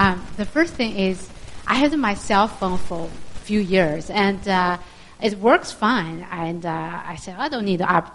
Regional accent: Qingdao, Shandong, China; English is a second language; So I said, from Qingdao.

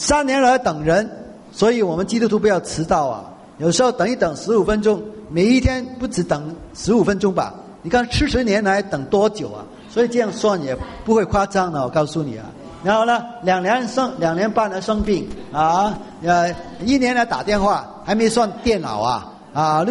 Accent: Guangdong, China; 所以有时候我们广东人骂人的时候

